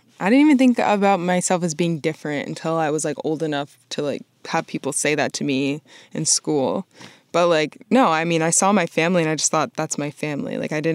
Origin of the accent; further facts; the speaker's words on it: Vermont, United States; now in Boston, United States; Growing up in Vermont, you know, you don't see a lot of people that are, you know, different diversities and like different, you know, ethnicities and stuff. And so I moved to Boston